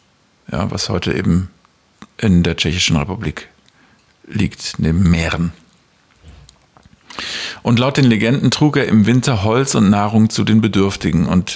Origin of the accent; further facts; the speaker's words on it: England, United Kingdom; Ich hatte auf jeden Fall in meiner Kindheit in England Masern.